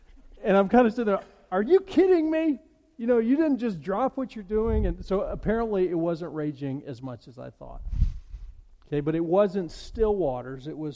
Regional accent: Colorado, United States; When I read this, I think of a time as a kid growing up in Colorado.

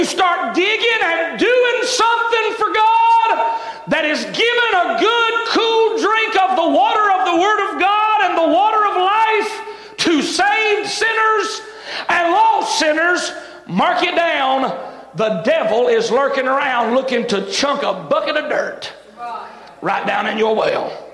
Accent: the South, United States; Look, I love sweet tea. I do. I'm from the South.

